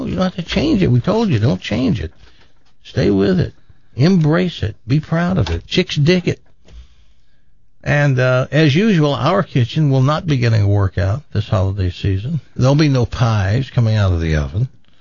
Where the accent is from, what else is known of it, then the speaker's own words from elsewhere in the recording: the South, United States; I know. I'm from the South.